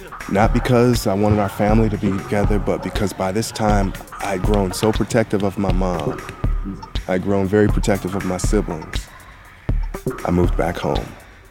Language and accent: English; Detroit, Michigan, United States; I grew up in Detroit, Michigan, born in 1970.